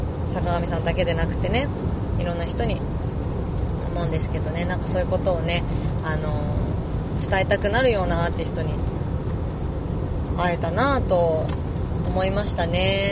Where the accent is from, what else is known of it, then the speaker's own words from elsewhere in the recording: Setagaya, Tokyo, Japan; 私の生まれ育った東京都世田谷区